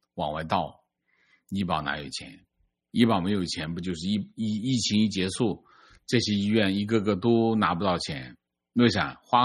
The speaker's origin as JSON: {"language": "Chinese", "country": "Taiwan", "said": "这让我们台湾人忍不住觉得可笑"}